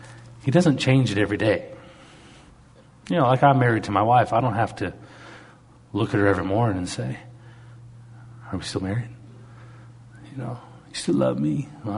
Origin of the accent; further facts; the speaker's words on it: Canada; And I'm Canadian. Canadians drive, hey, you're in my space, back off.